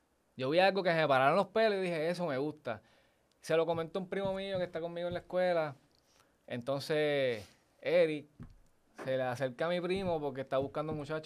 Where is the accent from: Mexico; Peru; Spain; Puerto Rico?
Puerto Rico; Corozal; nosotros somos de Corozal. El campo.